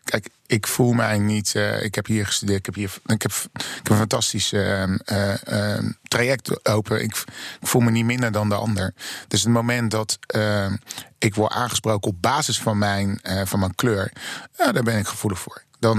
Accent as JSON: {"language": "Dutch", "town": "Rotterdam", "region": "South Holland", "country": "Netherlands", "tie": "born or raised there", "said": "Ik ben geboren getogen Rotterdammer. Ik ben opgegroeid in Hoek van Holland. Van vijfde tot mijn twaalfde jaar. Dus lees, wij waren een van de eerste zwarte families die in Hoek van Holland kwam wonen."}